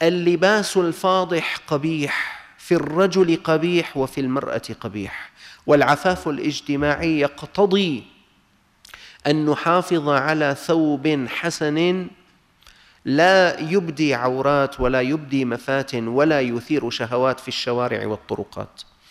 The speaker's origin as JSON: {"language": "Arabic", "town": "Damascus", "region": "Damascus Governorate", "country": "Syria", "said": "عندنا في دمشق الشام عندنا منطقة كاملة اسمها العفيف"}